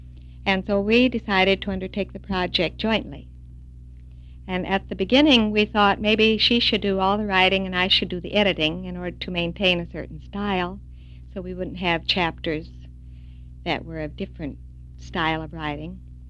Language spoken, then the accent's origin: English; United States; born there; Well, I said, of course, I was born in America.